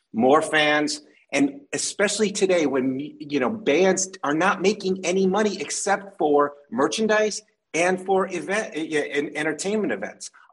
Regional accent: Detroit, Michigan, United States; and I'm from Detroit, right? So I when I was in Detroit

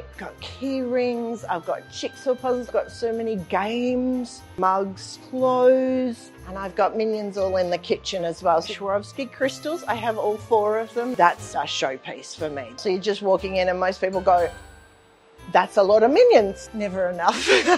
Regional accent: Western Australia, Australia; I'm from Australia

